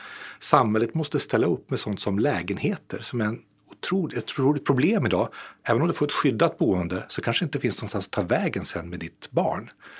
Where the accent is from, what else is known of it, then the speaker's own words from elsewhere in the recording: Umeå, Västerbotten County, Sweden; Jag är ju själv från Umeå i norra Sverige.